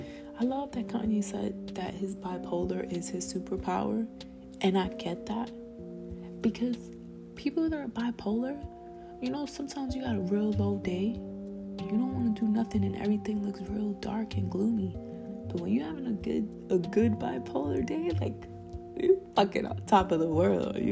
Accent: New York City, New York, United States; born there; You know, I was born in the Bronx

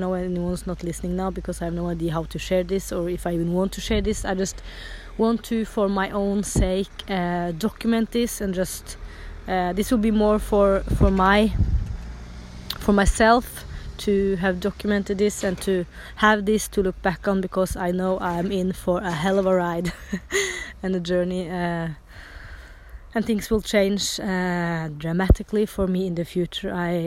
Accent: Norway; we are on vacation at my mom's in my hometown right now, and we are heading for the beach today. It's an awesome weather. It's very hot in Norway now.

